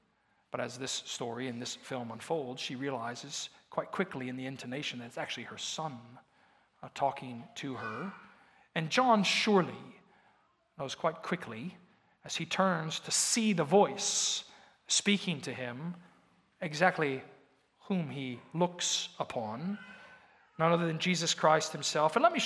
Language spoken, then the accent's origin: English; Texas, United States; now in Idaho, United States; I know this is Idaho and I come from North Texas, but we are not so different.